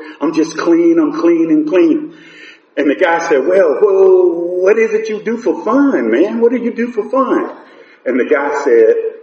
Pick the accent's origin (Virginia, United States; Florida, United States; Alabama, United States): Alabama, United States; Birmingham; I grew up in Birmingham, and my dad was a bootlegger.